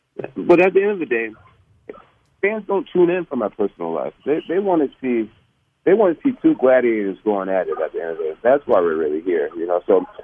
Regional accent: Endicott, New York, United States; also born or lived in Rochester; I'm from a place called Endicott, New York, and I'm from Rochester, New York, but I come from a small town for the most part

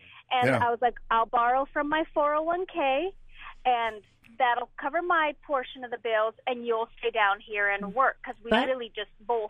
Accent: Canada; And I'm originally from Canada, and my parents still live up there.

